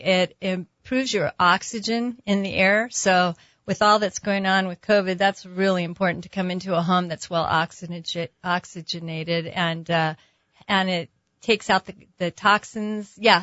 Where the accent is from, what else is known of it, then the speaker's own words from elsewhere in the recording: Albuquerque, New Mexico, United States; I grew up here in Albuquerque.